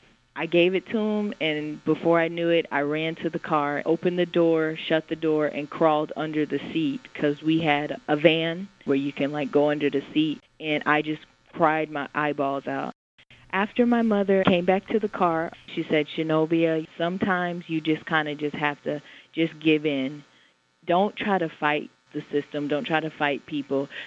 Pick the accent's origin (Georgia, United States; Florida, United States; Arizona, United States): Florida, United States; Panama City; because I'm from Panama City, Florida, and this is where this actually took place.